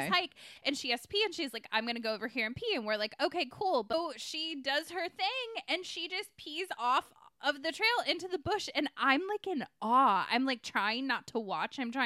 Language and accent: English; Michigan, United States; we grew up in Michigan, so we don't have grizzlies, we have black bears.